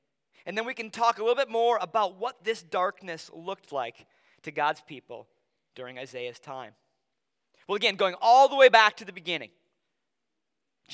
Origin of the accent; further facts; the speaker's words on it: La Crosse, Wisconsin, United States; there were many road trips across the great state of Wisconsin from where I grew up in La Crosse to my grandparents' home on the east side of the state.